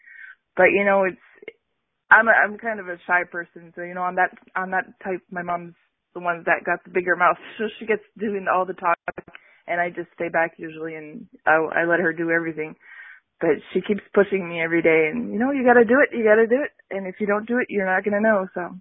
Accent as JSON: {"language": "English", "town": "Montreal", "region": "Quebec", "country": "Canada", "tie": "born or raised there", "also_born_or_lived": "Ottawa / Les Îles de la Madeleine", "second_language": "English", "said": "I was born in Ottawa, and then we moved to a small island called Les Îles de la Madeleine in Quebec. And then we moved to Montreal after that. And we've been here for 16 years."}